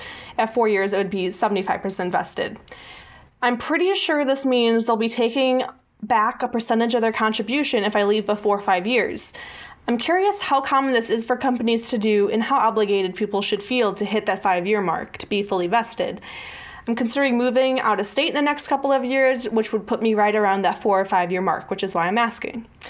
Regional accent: Illinois, United States; I'm from Illinois.

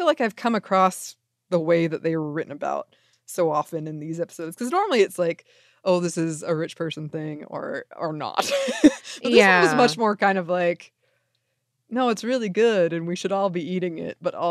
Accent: the South, United States; which in this case, because I'm from the South, I was like, what?

